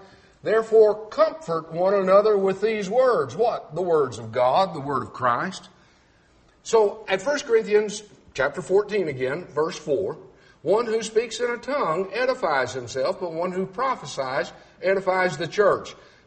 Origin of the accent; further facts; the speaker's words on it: Texas, United States; accent: Texan; Now, I can lapse over into Texan for you. I grew up speaking as a Texan